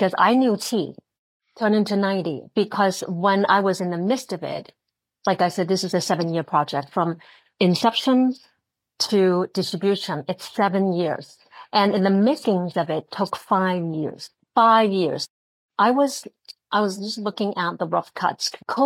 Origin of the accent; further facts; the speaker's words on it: China; English is a second language; I speak Chinese fluently. I was raised in China, born in China.